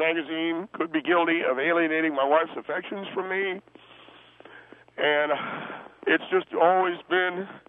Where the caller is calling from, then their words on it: Corona, California, United States; Sir, I'm calling from Corona, California.